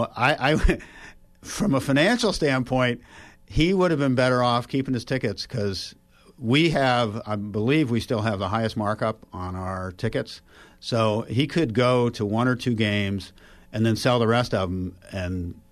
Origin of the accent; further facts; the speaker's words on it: Buffalo, New York, United States; I grew up in Buffalo.